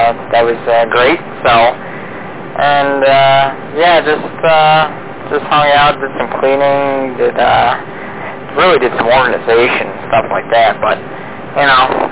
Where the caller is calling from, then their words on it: Vernon, New York, United States; I'm actually from Vernon, New York, not on Echolink.